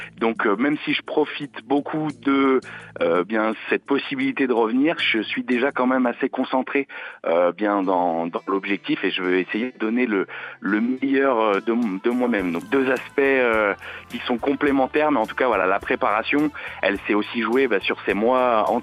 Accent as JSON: {"language": "French", "region": "Auvergne-Rhône-Alpes", "country": "France", "said": "Mais je suis vraiment de la région, moi je travaille à Villefranche et puis j'habite à Villeurbanne, tout près de Lyon."}